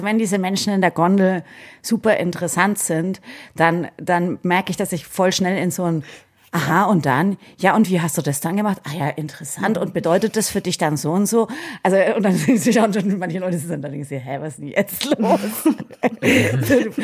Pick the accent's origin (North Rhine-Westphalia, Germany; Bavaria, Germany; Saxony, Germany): Bavaria, Germany; Bamberg; ich bin ja in Bamberg aufgewachsen, also relativ weit weg von den Bergen